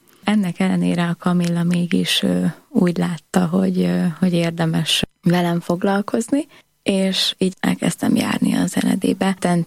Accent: Corund, Harghita, Romania; Korondról származom, Székelyudvarhelyen születtem, édesanyám családja él Korondon, ott élnek tehát a rokonok, az unokatestvérek

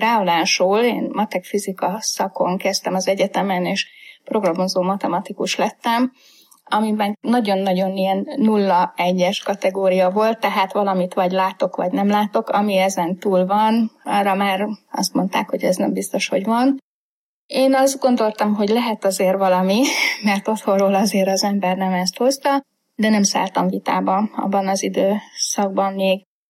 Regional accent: Heves, Hungary; born there; és egy hevesi kisfaluban születtem, még a szocializmus idején egy nagyon vallásos családban.

